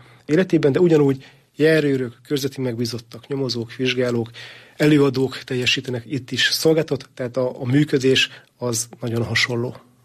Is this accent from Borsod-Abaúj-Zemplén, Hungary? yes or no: yes; Ózd, Borsod-Abaúj-Zemplén, Hungary; Én a rendőri pályafutásom közel 30 évét, egész pontosan 27 évet Ózd városában, az ózdi rendőrkapitányságon töltöttem, tehát minden szakmai előzmény a szülővárosomhoz köt.